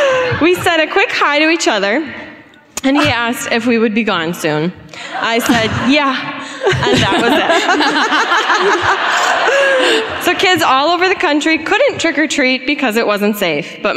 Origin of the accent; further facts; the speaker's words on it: Wauwatosa, Wisconsin, United States; From Milwaukee, from Wauwatosa.